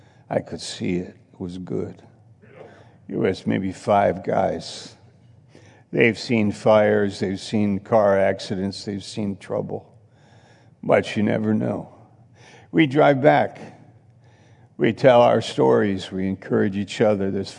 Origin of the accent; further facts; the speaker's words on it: Baltimore, Maryland, United States; Because I'm from Baltimore.